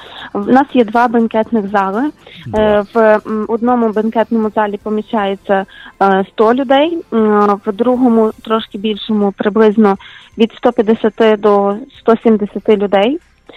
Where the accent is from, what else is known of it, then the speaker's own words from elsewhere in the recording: Lviv, Lviv Oblast, Ukraine; now in United States; Мій батько мав ресторан в Україні, ми зі Львова.